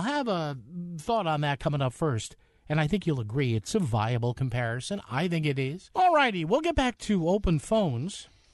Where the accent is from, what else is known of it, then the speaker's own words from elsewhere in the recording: New Haven, Connecticut, United States; There is a very involved and fascinating story going on in my hometown, New Haven, the city of Elms